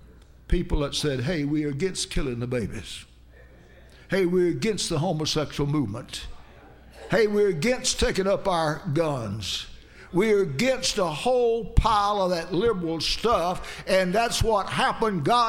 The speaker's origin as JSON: {"language": "English", "region": "California", "country": "United States", "said": "Say, I'm from California."}